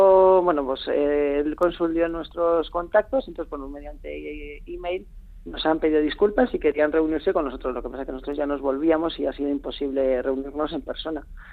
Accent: Bilbao, Basque Country, Spain; now in Vitoria, Spain; soy de Bilbao y vivo en Vitoria.

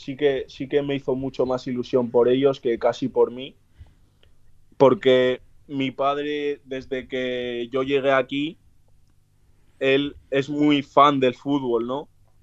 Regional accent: San Sebastián, Basque Country, Spain; Le digo, sí, soy de Donosti.

